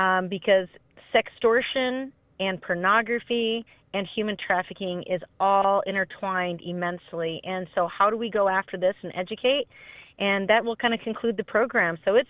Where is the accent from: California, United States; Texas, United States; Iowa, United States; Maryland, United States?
Iowa, United States; Yes, we are a group from Iowa.